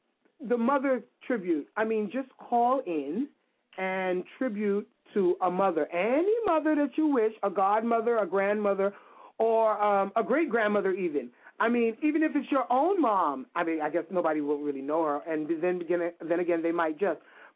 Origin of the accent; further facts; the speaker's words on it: Brooklyn, New York, United States; because we're both from Brooklyn, so I'm sure we'll find each other.